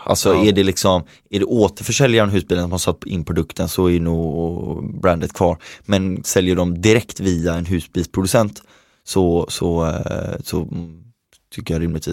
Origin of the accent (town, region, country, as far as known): Sweden